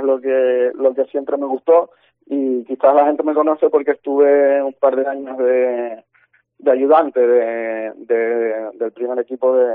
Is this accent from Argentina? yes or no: no; Tenerife, Canary Islands, Spain; soy de allí, es el equipo de mi ciudad, yo soy de Tenerife, así que sí, de aquí no soy.